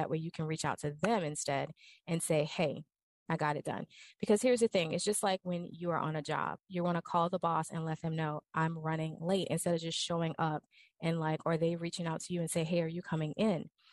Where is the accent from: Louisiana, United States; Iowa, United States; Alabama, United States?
Louisiana, United States; New Orleans; And so I'm from New Orleans and I like to cook red beans and rice.